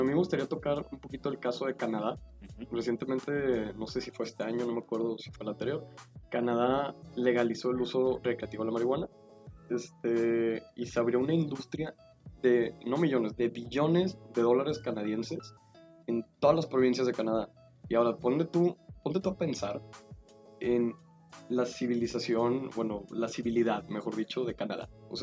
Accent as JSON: {"language": "Spanish", "country": "Mexico", "said": "Yo, como mexicano"}